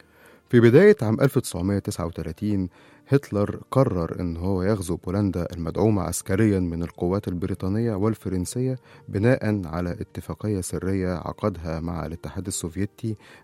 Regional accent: Egypt; وهنا بدأت حرب العالمين المشهورة عندنا في مصر

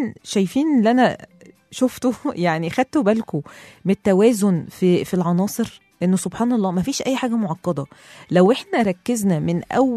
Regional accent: Egypt; أنا عارفة إن إحنا كمصريين مش بنحب قوي نزور الدكاترة والمعامل

